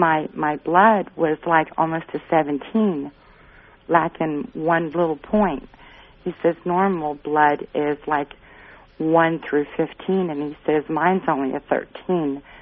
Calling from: Ohio, United States; Oh, I'm in Ohio.

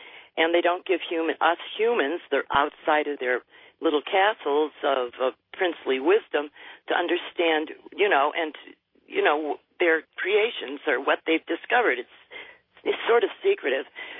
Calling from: Manchester, Connecticut, United States; from Manchester, Connecticut.

